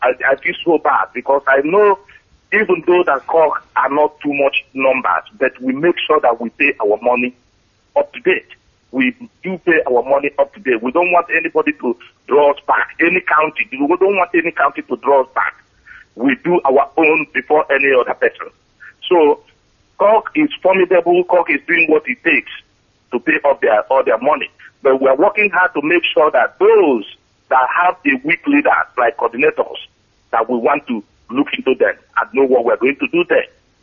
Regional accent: Enugu State, Nigeria; now in Ireland; speaking. I'm calling from Republic of Ireland. I'm from Enugu State, in Guo, in a Ud local government area in Enugu State.

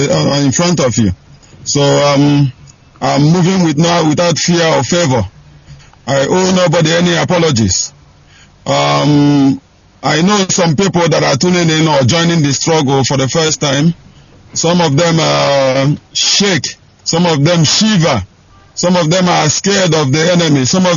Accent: Nigeria; let people know, my people listening worldwide, I want people to know that I'm a proud Biafran.

